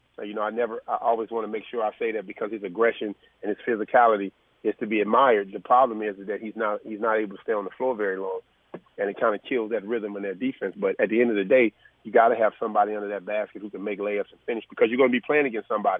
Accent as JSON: {"language": "English", "town": "Charlotte", "region": "North Carolina", "country": "United States", "said": "Obviously, it's always better for me because it was in North Carolina and I'm from Charlotte, which makes it a lot better for me."}